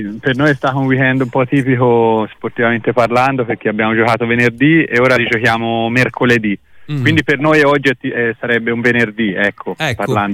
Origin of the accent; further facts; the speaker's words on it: Siena, Tuscany, Italy; born there; Sì, sono nato a Siena 35 anni fa. In una famiglia insomma senese